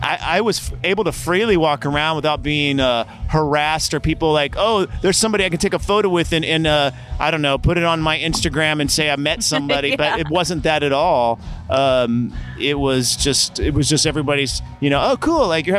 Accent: Knoxville, Tennessee, United States; And I'm from Knoxville, Tennessee, so big alternative acts didn't come through very much

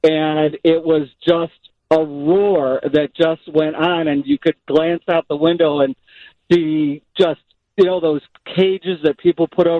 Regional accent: Barrington, Illinois, United States; I grew up in Barrington. It hit Barrington, jumped over, and hit Island Lake

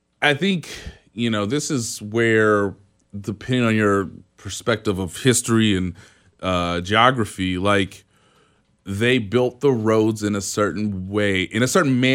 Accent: Kansas City, United States; from my hometown in Kansas City, I mean 10 miles.

